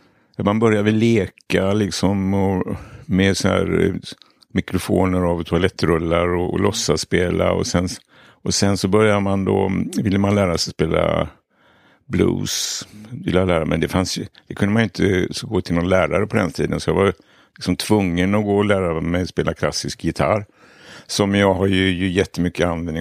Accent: Gothenburg, Västra Götaland County, Sweden; Ja, men jag är liksom uppväxt i Göteborg, kan man säga då.

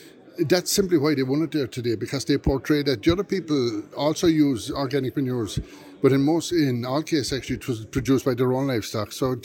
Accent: Ireland; And look, we're Irish down to our toenails, really, you know.

